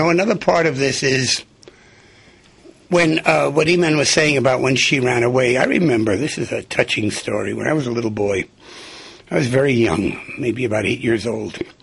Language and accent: English; New York, United States; I wound up in the Bowery, and I'm down because I was from the Lower East Side.